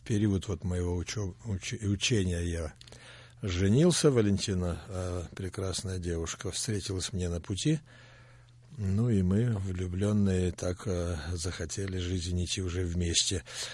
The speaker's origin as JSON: {"language": "Russian", "town": "Tara", "region": "Omsk Oblast", "country": "Russia", "tie": "born there", "said": "Родился я в Сибири. Было это еще в прошлом тысячелетии, в Омской области, небольшой городок Тара, с таким вот экзотическим названием, в семье евангельских христиан Кирилла Александровича и Марии Ивановне."}